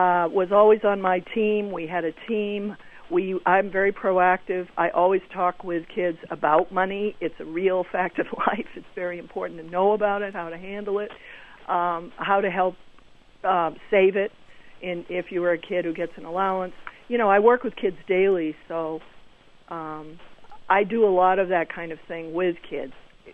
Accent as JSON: {"language": "English", "region": "New England", "country": "United States", "said": "I'm from New England originally, and you could put New England in one corner of this state, all six states."}